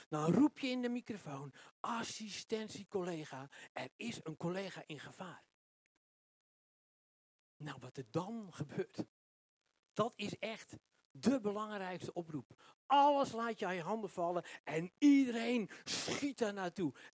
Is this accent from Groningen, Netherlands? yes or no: yes; Groningen, Netherlands; moved away as an adult; Ik kwam uit Groningen, uit een klein dorpje uit Groningen. En dan kom je daar in Amsterdam.